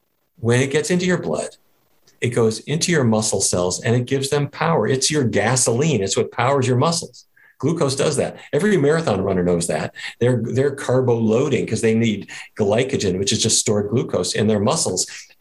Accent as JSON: {"language": "English", "town": "Fargo", "region": "North Dakota", "country": "United States", "tie": "born or raised there", "said": "When I was a kid growing up in Fargo, North Dakota, my dad was the diabetes expert for the town."}